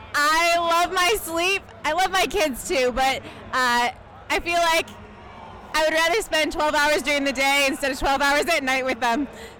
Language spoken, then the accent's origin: English; Rochelle, Illinois, United States; I'm from Rochelle, Illinois. I'm part of the Rochelle United Methodist Church.